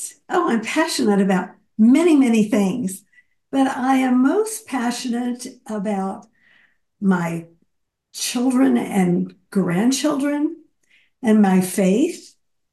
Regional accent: Texas, United States; I grew up in Texas, and from the time I was a young teenager, I was in a teen theater company in Dallas, and it was a very big part of my life

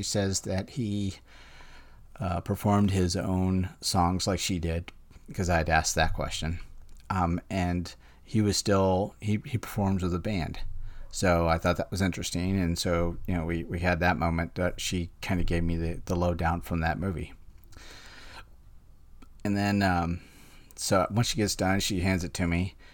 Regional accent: Illinois, United States; I go, "Yeah, I'm from the Chicagoland area."

